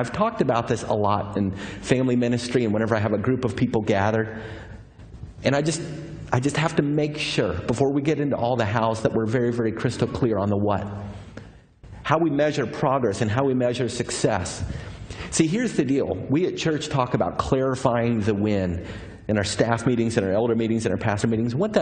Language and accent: English; Texas, United States; I'm from Texas, and I don't understand most of these sports.